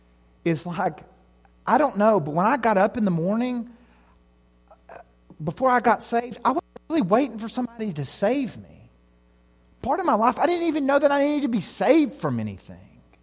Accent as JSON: {"language": "English", "region": "Tennessee", "country": "United States", "tie": "born or raised there", "said": "I grew up in East Tennessee, so church culture is a part of that."}